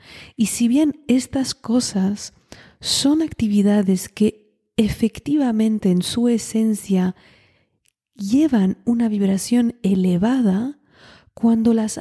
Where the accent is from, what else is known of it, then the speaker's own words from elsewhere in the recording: France; Spanish is a second language; Muy a menudo me sale en inglés cuando hablo con mi ser superior. Que es raro porque soy francesa. ¿Por qué no me sale en francés?